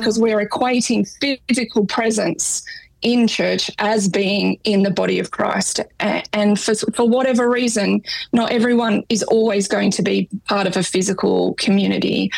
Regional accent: Australia; accent: Australian; Don't ask me to say a word with R at the end, because I always have trouble when I'm in the United States and I ask for a glass of water, as we would say it in Australia, and no one understand

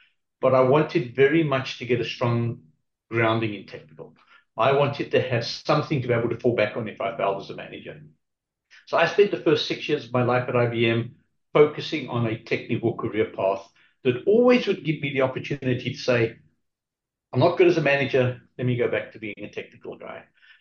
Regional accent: South Africa; also born or lived in England; now in Ocala, United States; I was born in England but grew up in South Africa. I moved to America 7 years ago.

